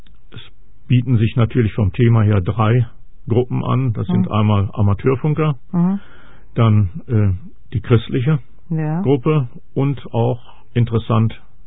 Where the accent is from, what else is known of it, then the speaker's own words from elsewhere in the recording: Arnsberg, North Rhine-Westphalia, Germany; Ich bin in Arnsberg groß geworden.